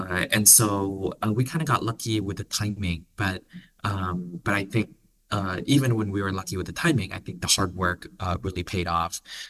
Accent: Philippines; I grew up in the Philippines.

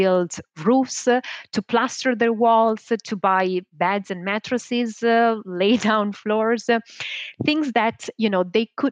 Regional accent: Italy; I worked for them as a sales agent in Italy, because I'm from Italy.

